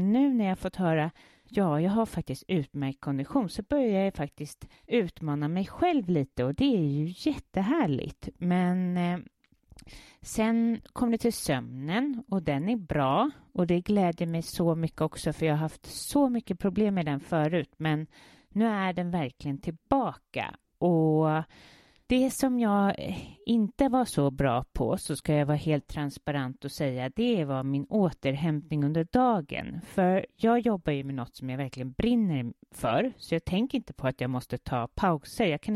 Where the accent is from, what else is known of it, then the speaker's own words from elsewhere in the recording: Sweden; Det är smärtsamt som svensk. Jag känner mig inte riktigt. Min familj bor ju utomlands och de är inte särskilt svenska i huvudtaget.